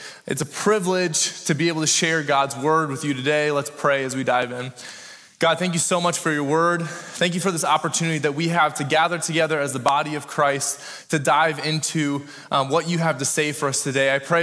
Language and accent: English; Orange City, Iowa, United States; I'm from Orange City, Iowa. Any Northwest Iowaners?